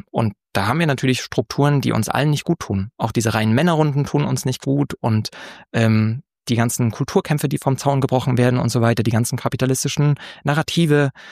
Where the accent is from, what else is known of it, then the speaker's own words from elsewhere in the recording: East Germany, Germany; Da würde ich nochmal kurz den Schwenker machen als Ossi oder Kind von Ossis.